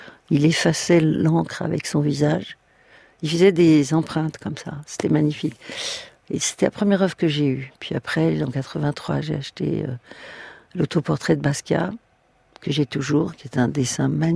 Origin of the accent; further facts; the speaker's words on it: Versailles, Île-de-France, France; born there; Je suis née à Versailles.